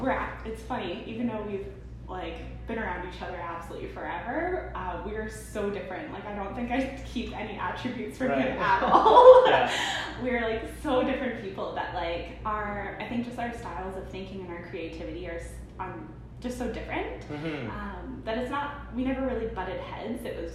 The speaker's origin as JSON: {"language": "English", "town": "Vancouver", "region": "British Columbia", "country": "Canada", "tie": "born or raised there", "said": "So, born and raised in East Van."}